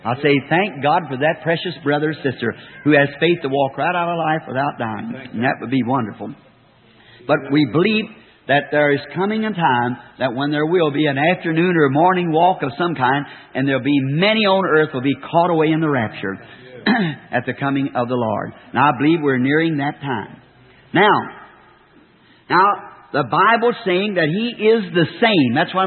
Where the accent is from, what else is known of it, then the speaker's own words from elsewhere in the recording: Ireland; Now, if you all know, being an Irishman, I came from a Catholic family background.